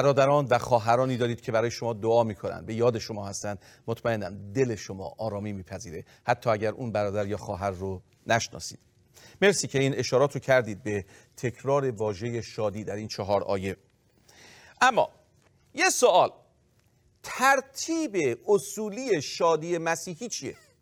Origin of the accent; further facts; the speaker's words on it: Mashhad, Razavi Khorasan, Iran; ما بچه مشهدیم بابا